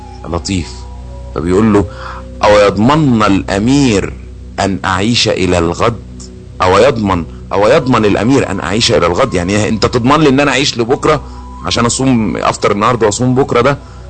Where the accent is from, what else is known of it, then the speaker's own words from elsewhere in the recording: Egypt; يعني عندنا في مصر بيقولوا ايه